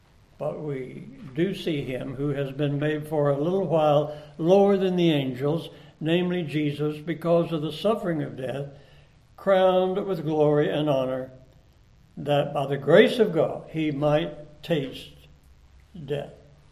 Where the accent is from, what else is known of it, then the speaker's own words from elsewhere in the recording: Dallas, Texas, United States; And that would be like when I was raised right here in Dallas. Not very far from here.